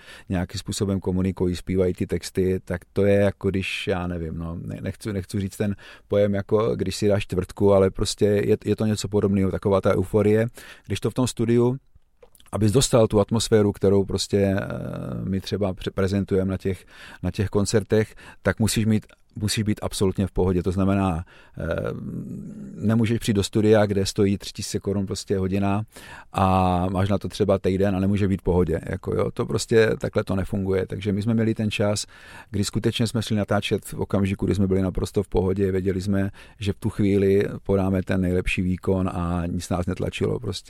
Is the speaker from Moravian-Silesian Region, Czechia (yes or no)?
yes; Karviná, Moravian-Silesian Region, Czechia; No tak my jsme kapela, která měla vždycky rockové ambice, protože pocházíme z Karviné